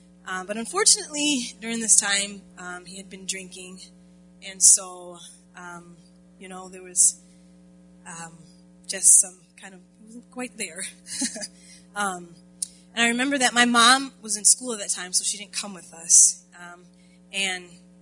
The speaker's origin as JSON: {"language": "English", "town": "Tacoma", "region": "Washington", "country": "United States", "said": "It was about 1988, 89, and I'm from Tacoma, Washington."}